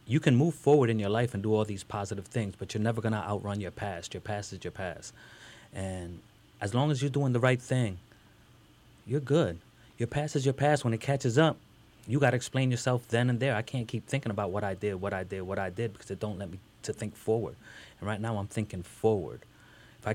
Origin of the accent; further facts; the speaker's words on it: Bronx, New York, United States; I'm originally from the Bronx.